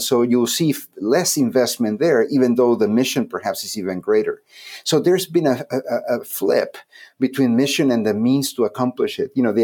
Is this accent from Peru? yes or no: yes; Peru; I think that if you just go to my home country in Peru